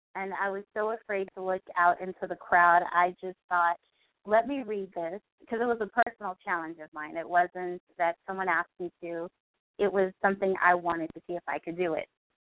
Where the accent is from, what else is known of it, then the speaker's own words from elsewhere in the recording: Los Angeles, California, United States; Born and raised in Los Angeles. I moved just north of Hollywood when I was four years old, and this is where I've been ever since. So I'm a native L.A. Cali girl.